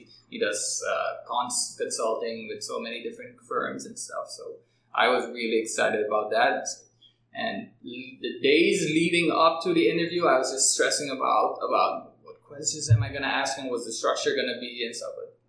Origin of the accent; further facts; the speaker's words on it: Suriname; Because we're from Suriname. No one knows where that is.